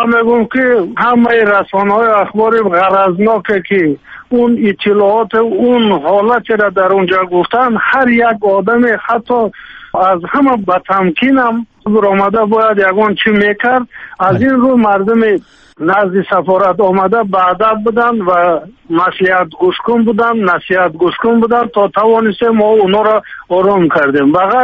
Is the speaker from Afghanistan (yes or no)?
no; Tajikistan; اگر خبری نادرست در باره زادگاهمون، در باره دیارمون، در باره تاجیکستان شنویم، هممون خواتر میشیم